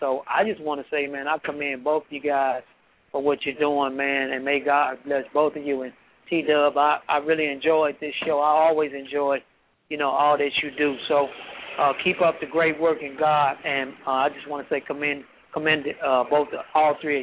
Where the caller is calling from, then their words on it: St. Louis, Missouri, United States; I'm calling from St. Louis.